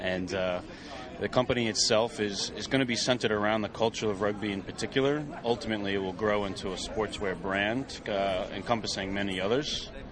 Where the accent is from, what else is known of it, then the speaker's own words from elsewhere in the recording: Connecticut, United States; now in New York, United States; The mysterious state of Connecticut. Where there is no accent, so I've had to carve out my own here in the last 11 years in the city.